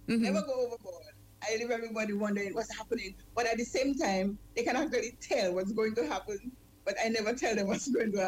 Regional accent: Dominica; moved away as an adult; now in Montserrat; Actually, I am originally from the Nature Island of Dominica. I was born there. I came to live in Montserrat some almost 25 years ago.

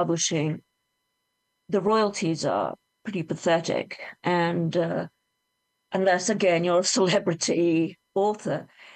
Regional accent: England, United Kingdom; I'm English. I get to say stuff like that. No one judges you. If you explain that you're English, unless they notice my accent.

